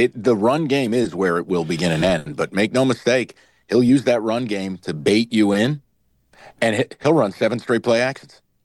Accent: New York, United States

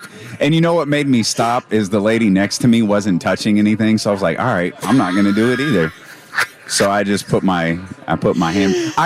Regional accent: Sacramento, California, United States; and I'm from Sacramento.

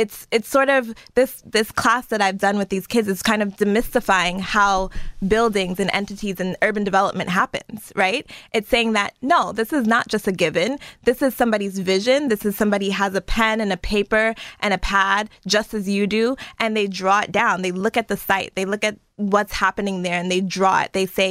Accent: Brooklyn, New York, United States; Growing up in Brooklyn is a place that, or New York City in general, is a place that is full of diasporas, right? I myself am a first generation American.

